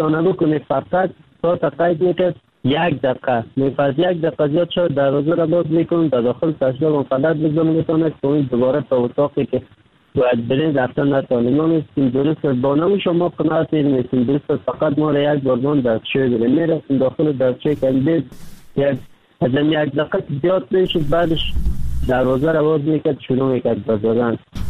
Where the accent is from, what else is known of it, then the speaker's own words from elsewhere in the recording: Kabul, Afghanistan; now in Turkey; از افغانستان 3 سال میشه شرکت فعلانم ترکیه هستم. اما از افغانستان آمدم طرف پاکستان آوردم، آمدم از کابل آمدم